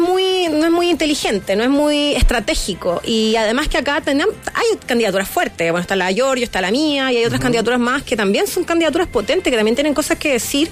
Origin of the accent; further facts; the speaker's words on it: La Granja, Santiago Metropolitan Region, Chile; Yo soy de La Granja, estudié en Providencia, en el Liceo Carmen Carvajal. Estoy en la Chile después viví en Santiago. La, o sea, verdad que me he movido por todo el distrito. En el único lugar que no he vivido es Macul, pero dentro de todo el distrito.